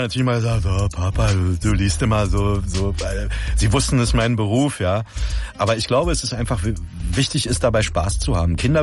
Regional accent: Berlin, Germany; Oder ich bin Berliner, das hört man ja auch.

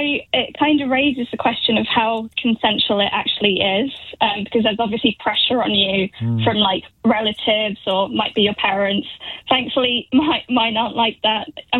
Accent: United Kingdom; born there; So I'm born British, but with Pakistani heritage

